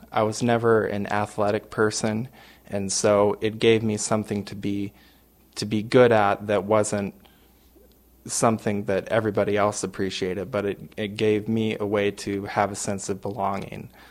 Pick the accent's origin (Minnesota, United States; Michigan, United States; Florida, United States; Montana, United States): Montana, United States; Helena; I grew up in Helena.